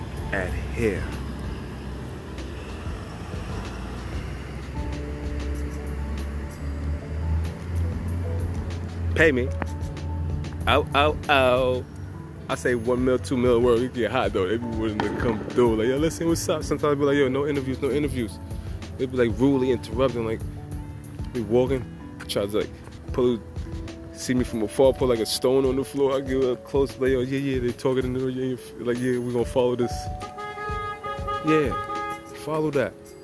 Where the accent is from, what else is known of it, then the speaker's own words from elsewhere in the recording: New York, United States; And I'm from New York.